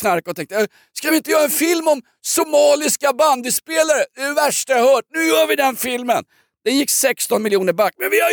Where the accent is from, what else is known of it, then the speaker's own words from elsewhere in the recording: Kiruna, Norrbotten County, Sweden; Jag är från Kiruna.